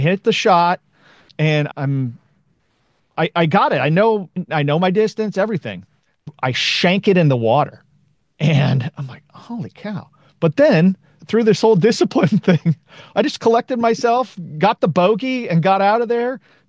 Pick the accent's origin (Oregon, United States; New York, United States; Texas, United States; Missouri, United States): Oregon, United States; Portland; Vikings. I grew up in Portland, Oregon.